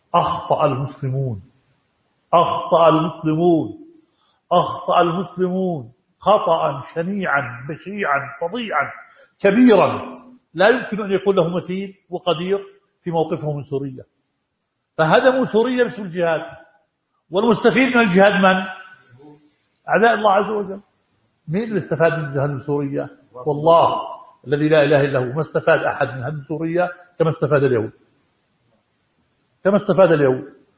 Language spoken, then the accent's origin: Arabic; Jordan; ما عندنا في الأردن ولا شيء